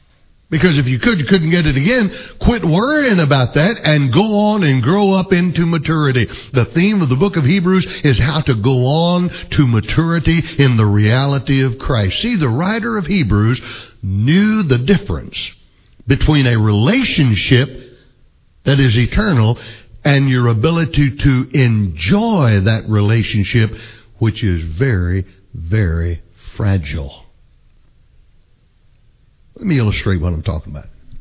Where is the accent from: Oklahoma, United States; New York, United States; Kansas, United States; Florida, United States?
Oklahoma, United States; Oklahoma City; See, in my home, growing up in Oklahoma City, we didn't have a den in our house.